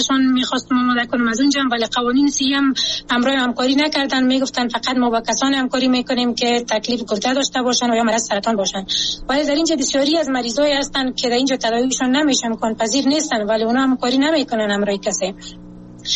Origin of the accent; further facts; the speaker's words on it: Afghanistan; چون خودم یک شهروند هستم، از افغانستان هستم